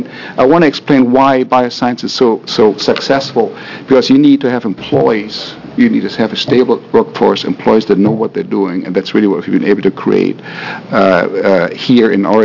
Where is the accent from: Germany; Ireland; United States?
Germany; I'm from Germany original, and if you know these Germans, they typically like to keep their core operations in their home country, Germany.